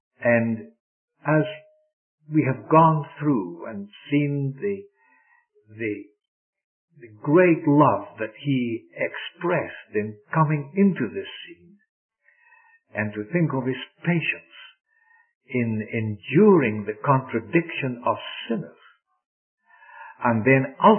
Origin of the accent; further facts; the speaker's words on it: Scotland, United Kingdom; So, being a Scotsman, you know the way I would go